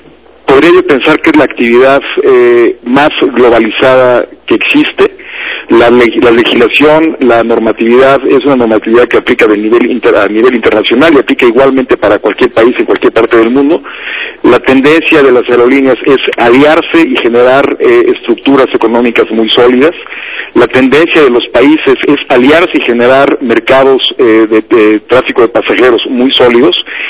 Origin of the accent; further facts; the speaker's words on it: Mexico; pero nosotros como mexicanos también tenemos otras fortalezas